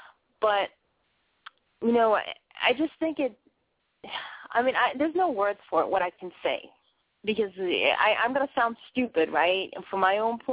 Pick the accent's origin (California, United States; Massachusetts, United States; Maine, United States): Massachusetts, United States; Boston; listen to the way I sound. I'm a Bostonian. I talk kind of funny sometimes.